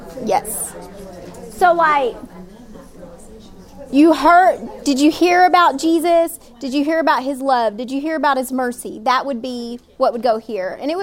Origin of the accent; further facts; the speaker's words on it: Texas, United States; especially even this week in my home state of Texas.